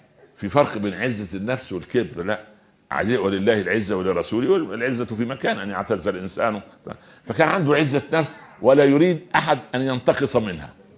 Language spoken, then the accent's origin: Arabic; Egypt; في مثل عندنا في مصر جميل يقول انا غنية واحب الهدية